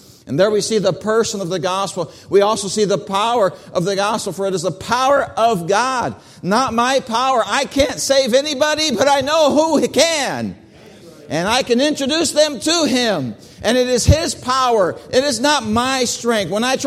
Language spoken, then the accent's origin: English; Brazil; I grew up in Brazil.